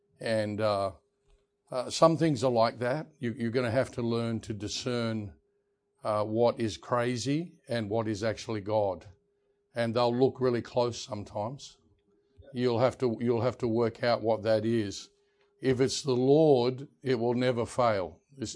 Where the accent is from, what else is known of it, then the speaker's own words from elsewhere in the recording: Australia; So I'm an Australian. You may have possibly picked that up.